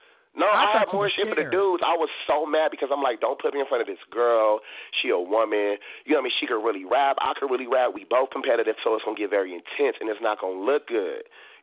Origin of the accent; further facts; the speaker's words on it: Compton, California, United States; long story short, I'm from Compton, and Jason had to step in.